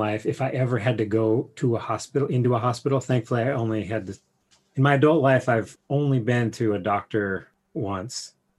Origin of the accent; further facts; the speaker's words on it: Hollywood, California, United States; born there; Well, yeah, I was born in Hollywood.